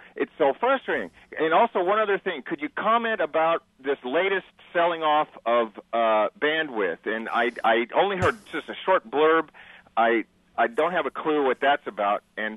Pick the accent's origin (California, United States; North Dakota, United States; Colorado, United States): California, United States; San Francisco; moved away; I grew up and lived in San Francisco Bay Area and was a huge fan of Pacifica Radio and KPFA in particular. I feel like I've got a little light here in Southern Illinois since I've lived here.